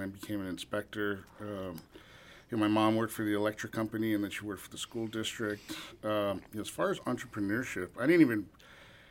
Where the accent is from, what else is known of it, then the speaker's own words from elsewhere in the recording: El Paso, Texas, United States; now in Houston, United States; Sure. Yep. Born and raised. 99% of my family is still there. Pretty typical Hispanic family.